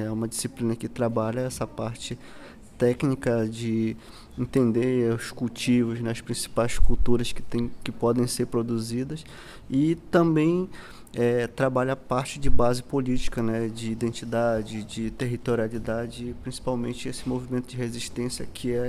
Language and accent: Portuguese; Amapá, Brazil; né? Sou da Reserva Extrativista do Rio Cajari